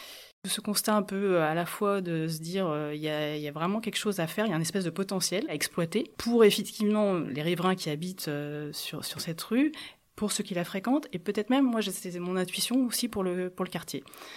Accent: Villeurbanne, Auvergne-Rhône-Alpes, France; habitante de Villeurbanne. J'ai grandi à Villeurbanne, j'ai passé une grande partie de ma vie à Villeurbanne, hormis quelques épisodes d'expatriation.

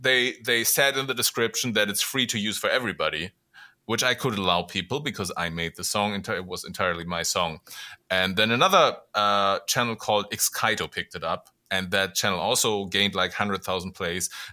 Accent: Germany; English is a second language; I moved back to Germany from Los Angeles, and I was almost about like sort of quitting the music business. So I moved into a small village south of my hometown

